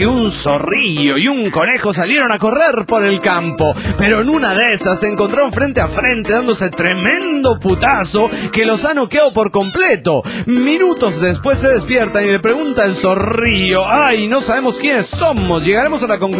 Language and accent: Spanish; Guadalajara, Jalisco, Mexico; de Guadalajara, Jalisco, México, representando a todos los tapatíos.